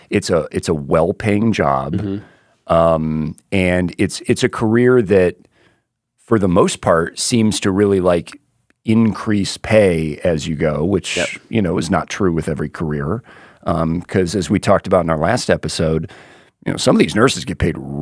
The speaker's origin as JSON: {"language": "English", "region": "Florida", "country": "United States", "tie": "born or raised there", "said": "I remember when I was growing up in South Florida."}